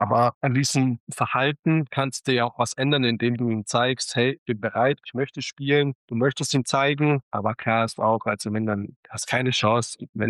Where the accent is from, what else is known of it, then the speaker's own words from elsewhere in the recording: Baden-Württemberg, Germany; Ich bin Schwabe